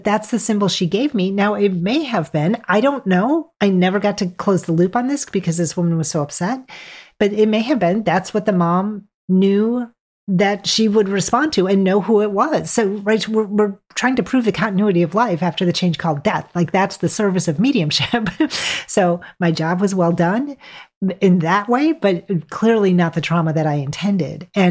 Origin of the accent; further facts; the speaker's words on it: Wisconsin, United States; And I'm from Wisconsin, so this is a familiar image to me.